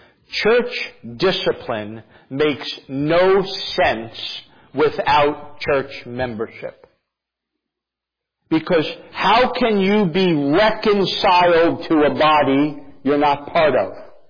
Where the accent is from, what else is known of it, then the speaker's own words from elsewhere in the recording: New Jersey, United States; But I'm from New Jersey, so I understand.